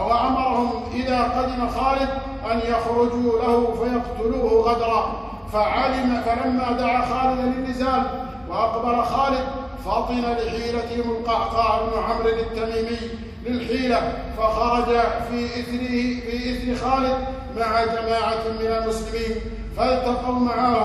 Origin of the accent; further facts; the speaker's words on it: Kuwait; وموقع هذا اللقاء كان في أرض كاظمة في شمال بلادنا الكويت الحبيبة